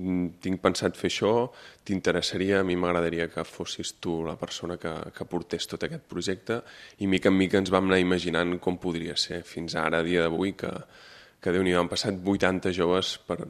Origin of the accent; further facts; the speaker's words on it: Girona, Catalonia, Spain; born there; bueno, és un jove encara, sóc jove, vaig néixer a Girona, sóc gironí i em vaig formar a l'Escola Hostaleria de Girona